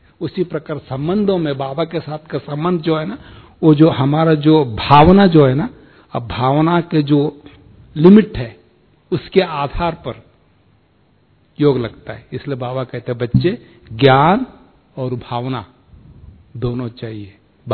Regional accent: South India, India; moved away; also born or lived in Delhi; मैं साउथ में पैदा हुआ, साउथ में पढ़ा, साउथ में ज्ञान लिया, फिर दिल्ली में जाके सेवा किया, फिर मधुबन आया

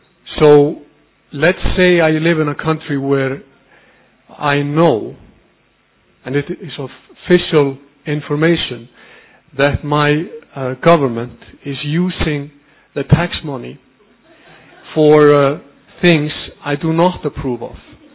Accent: Iceland; I come from Iceland.

